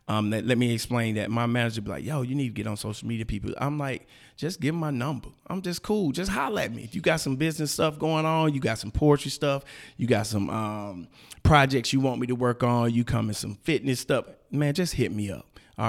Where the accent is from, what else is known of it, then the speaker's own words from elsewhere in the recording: Decatur, United States; But do not get it twisted. I'm from Decatur, folk.